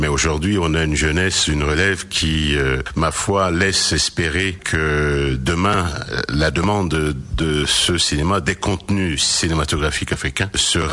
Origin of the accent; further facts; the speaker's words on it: Cameroon; born there; also born or lived in Paris, France; Je suis né au Cameroun. Je suis un Camerounais de naissance, fier de l'être. Ensuite, mon père et ma mère, ils m'ont envoyé en Europe.